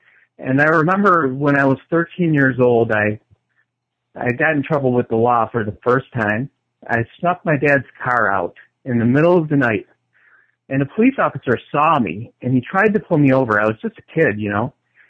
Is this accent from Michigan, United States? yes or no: yes; Detroit, Michigan, United States; born there; Yeah, well, I was born in Detroit, Michigan, in Metro Detroit, and I was baptized a Catholic.